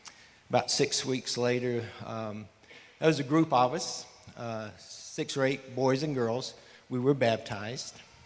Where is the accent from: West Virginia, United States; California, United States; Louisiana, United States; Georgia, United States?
Georgia, United States; Americus; I was born and raised in Americus, Georgia, down in South Georgia.